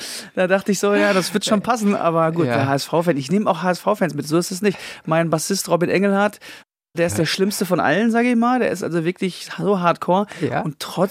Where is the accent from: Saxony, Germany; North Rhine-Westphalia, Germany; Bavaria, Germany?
North Rhine-Westphalia, Germany; Kapellen; Dann bin ich am Niederrhein aufgewachsen, einem kleinen gallischen Dorf, irgendwo in der Pampa.